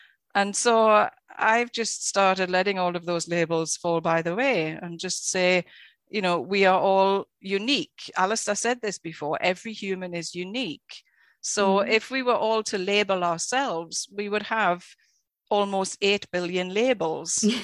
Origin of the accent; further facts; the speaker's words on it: United Kingdom; You know, I'm white, I'm British, I'm, you know, whatever, all of these labels that people give me.